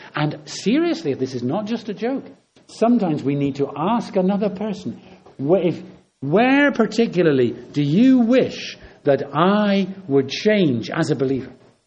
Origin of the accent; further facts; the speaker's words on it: England, United Kingdom; I know we're English, most of us, or British. Perhaps we are British.